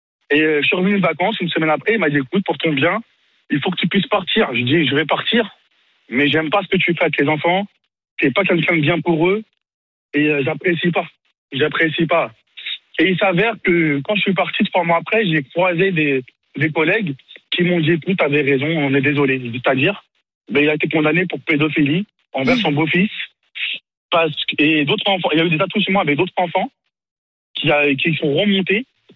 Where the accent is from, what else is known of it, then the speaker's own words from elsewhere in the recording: France; que moi, je suis maghrébin et je suis français